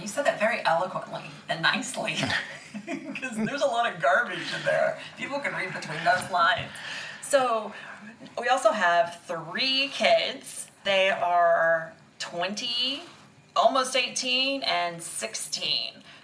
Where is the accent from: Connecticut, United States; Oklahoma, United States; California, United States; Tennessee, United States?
Oklahoma, United States; But growing up in Oklahoma, I was actually working a temp job one time